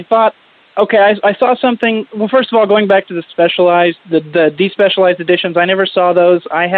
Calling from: Oklahoma City, Oklahoma, United States; from Oklahoma City.

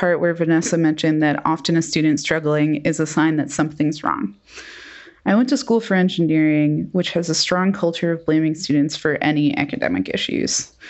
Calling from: North Carolina, United States; from North Carolina

